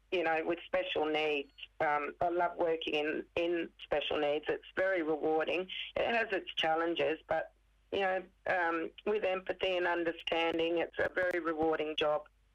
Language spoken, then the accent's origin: English; Alice Springs, Northern Territory, Australia; I'm an Aranda woman, so I'm born and raised in Alice Springs, which is Aranda country.